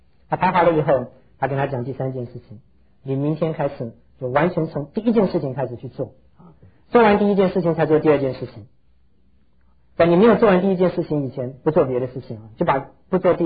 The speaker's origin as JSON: {"language": "Chinese", "country": "Taiwan", "said": "我想我们从台湾来的都知道他"}